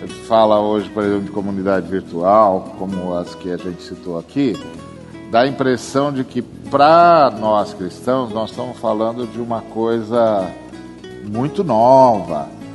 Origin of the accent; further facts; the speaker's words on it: Brazil; Então eu encontro um cara, eu sou do Brasil, encontro um cara lá do Vietnã.